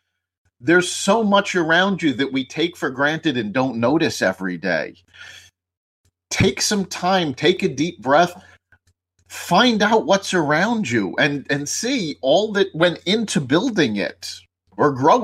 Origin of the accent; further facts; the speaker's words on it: New York City, New York, United States; I grew up in New York City, and I have always found the majesty of the city inspiring.